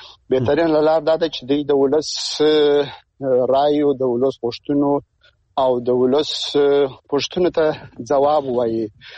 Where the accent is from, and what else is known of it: Afghanistan